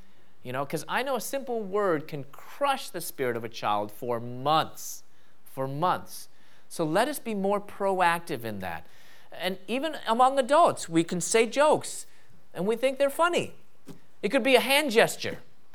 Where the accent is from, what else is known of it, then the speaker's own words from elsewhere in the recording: Midwest, United States; I wasn't raised in the Bay Area where, you know, Asians were taking over, the Asian invasion. I was raised in the Midwest where, you know, I guess, you know, we just got lost on our way to the West Coast.